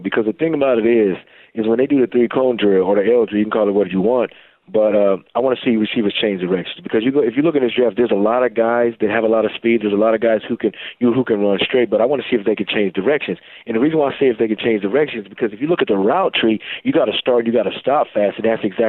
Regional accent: Denver, Colorado, United States; I'm from Denver, Colorado, so I had to watch him when I grew up.

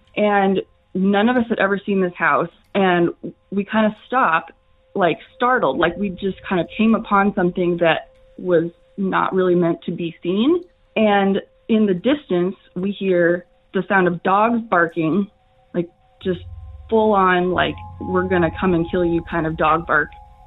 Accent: Cameron Park, California, United States; now in Eugene, United States; I'm actually calling from Eugene, Oregon. But this story is a bit of a hometown legend, and it takes place in my hometown of Cameron Park, California.

